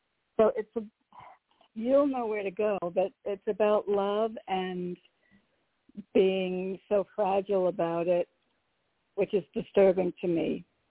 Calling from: Connecticut, United States; Hi, Nicole. … from Connecticut.

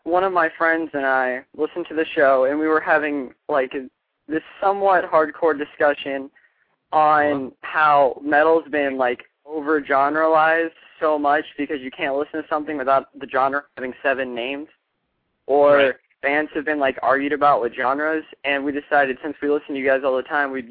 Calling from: Florida, United States; I'm from Florida.

